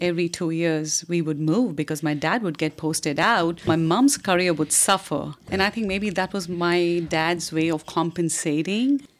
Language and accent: English; India; So I grew up in a very loving and progressive family in India.